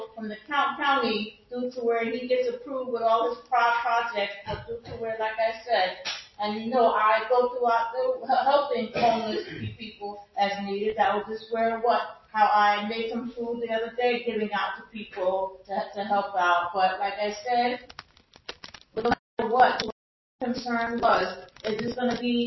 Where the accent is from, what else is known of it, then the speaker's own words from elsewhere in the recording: New Brunswick, New Jersey, United States; a resident, it'll be almost 48 years, and born and raised in New Brunswick.